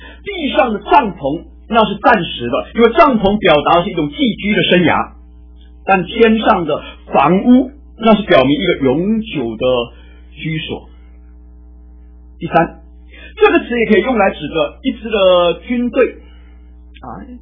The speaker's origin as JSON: {"language": "Chinese", "country": "China", "said": "并不是因为像我们中国人所说的我们忌讳死亡，我们避免去谈到死亡。"}